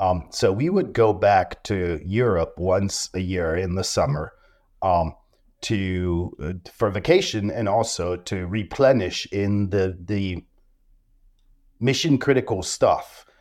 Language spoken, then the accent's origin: English; Ghana; also born or lived in Nigeria; So I'm French and very proud of being French. But yes, I was born in Ghana and raised in Ghana and Nigeria, English-speaking countries. That's why I unfortunately don't have a thick French accent